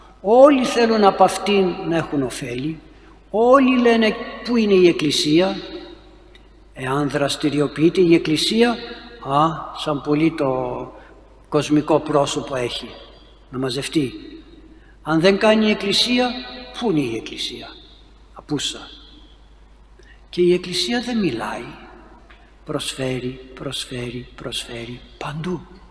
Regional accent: Greece; Μην μου πείτε ότι είμαι Έλληνας, αντικειμενικά το λέω.

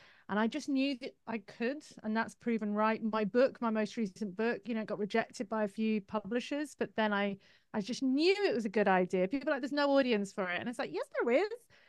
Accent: United Kingdom; But I think I'm British, you know, we cover up our trauma and our emotion with sarcasm.

